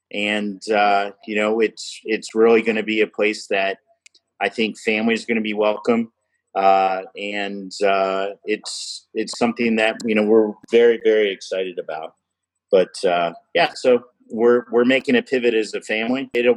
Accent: Maryland, United States; Carrie and I grew up in Montgomery County, but we've been in Frederick County the better part of the last 20 years.

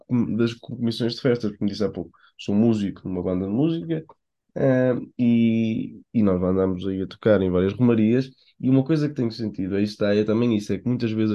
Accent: Paredes, Porto, Portugal; Eu sou de Paredes, tu és de Lousada, somos aqui dois concelhos bastante próximos, já mais para o interior do distrito do Porto.

